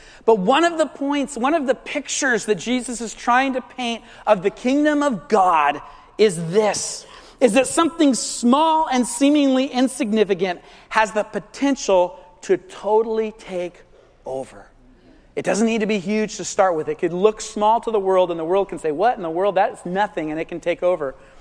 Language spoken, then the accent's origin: English; California, United States; now in Oregon, United States; And when I, as a Californian, moved to Oregon and saw a blackberry bush growing in my backyard, I was so excited.